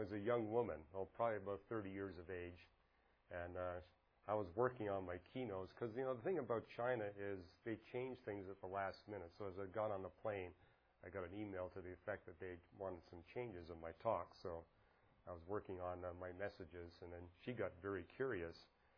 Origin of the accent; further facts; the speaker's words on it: Vancouver, British Columbia, Canada; I was raised in Vancouver